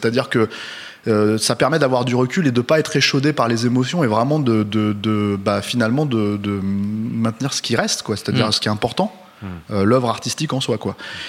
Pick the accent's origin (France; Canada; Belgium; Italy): France; puis on est français